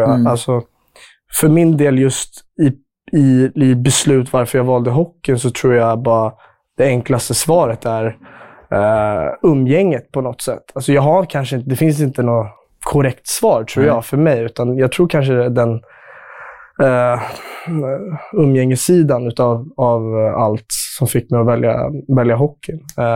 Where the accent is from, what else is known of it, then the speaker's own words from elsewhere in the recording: Sundbyberg, Stockholm County, Sweden; Ja, Sumpan är väl där jag växte upp. Gått skolan, haft familj, kusiner och liksom de flesta i min familj i samma område.